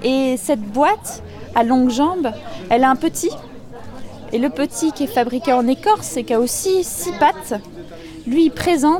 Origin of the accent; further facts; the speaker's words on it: Bourgogne-Franche-Comté, France; Alors moi, je viens de Bourgogne, en France.